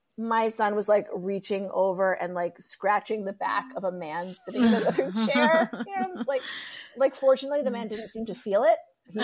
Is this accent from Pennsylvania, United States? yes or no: yes; Pittsburgh, Pennsylvania, United States; now in Los Angeles, United States; I grew up in Pittsburgh, East Coast.